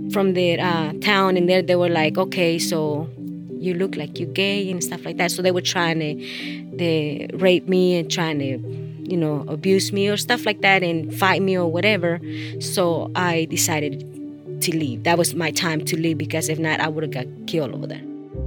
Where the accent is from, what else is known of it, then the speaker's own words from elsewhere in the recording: El Progreso, Yoro, Honduras; from Honduras, 44 years old.